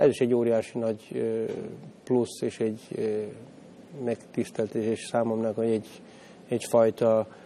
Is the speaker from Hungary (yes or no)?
no; Zrenjanin, Vojvodina, Serbia; Ez az én ős fészkem, ahonnan kirepültem. Itt nőttem fel, Becskereken, és itt játszottam a társaimmal.